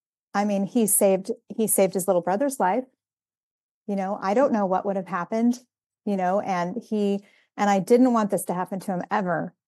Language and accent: English; Ireland; Well, I just turn red because I'm Irish and that's what happens.